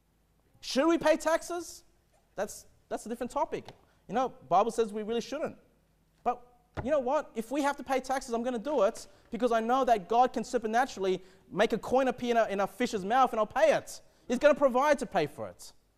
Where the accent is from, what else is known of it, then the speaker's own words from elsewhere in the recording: Australia; I'm an Australian, and I love Australia.